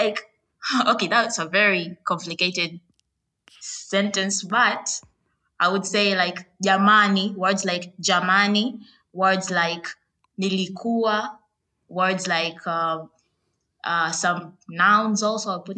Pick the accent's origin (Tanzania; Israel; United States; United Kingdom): Tanzania; So I guess that would be one of the factors that you can at least guess if I come from Tanzania or the East Africa region at large.